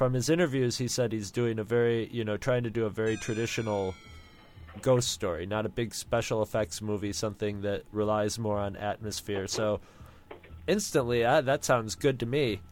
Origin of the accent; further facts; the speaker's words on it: Carthage, United States; Well, because in my hometown, weren't many people that like you could actually say were ever came out of there who were quote unquote famous